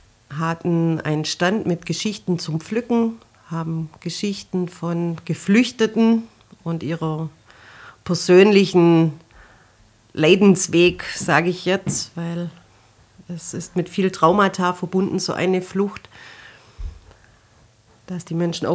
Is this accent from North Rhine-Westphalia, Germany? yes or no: no; Laupheim, Baden-Württemberg, Germany; Ich komme aus Laupheim